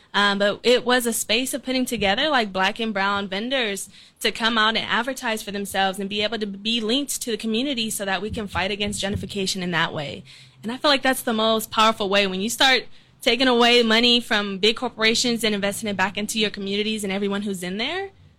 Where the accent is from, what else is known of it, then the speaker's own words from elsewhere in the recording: Oakland, California, United States; I was originally born in Oakland, California. East Oakland, to be exact.